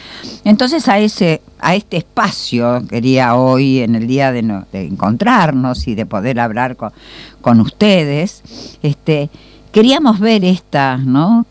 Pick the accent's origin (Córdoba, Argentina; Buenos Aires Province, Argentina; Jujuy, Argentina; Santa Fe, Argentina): Buenos Aires Province, Argentina; General San Martín; soy del distrito de General San Martín